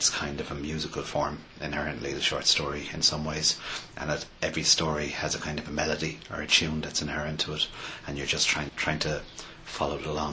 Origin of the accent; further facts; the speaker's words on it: Ireland; There's an interesting thing about when, as an Irish writer, you do speech on the page, especially with West of Ireland speech